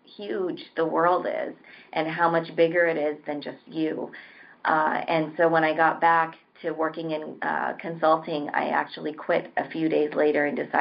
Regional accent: United States; when my sister and I were young and growing up in the United States, my parents wanted to teach us a lot about Indian culture and our roots.

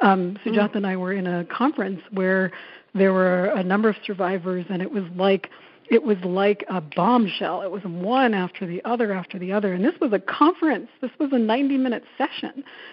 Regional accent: New York, United States; I grew up in New York. They were the only people in our family to leave India

